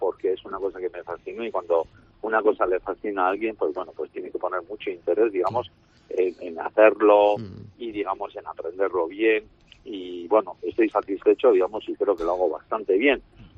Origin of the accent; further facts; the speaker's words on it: Burgos, Castile and León, Spain; yo vengo de Burgos también